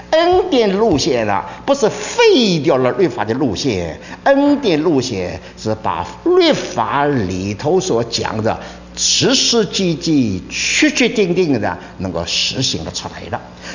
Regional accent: China; 这也我们中国人稍微有点知识的人啊心中所愿意的

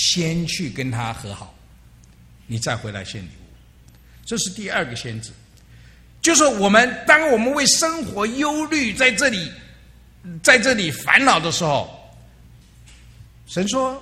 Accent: China; 我们中国人有一话说民以食为天

